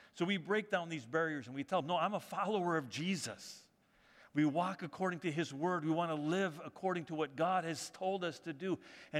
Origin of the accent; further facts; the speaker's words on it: United States; And normally, in certain contexts, I don't always reveal I'm an American, okay?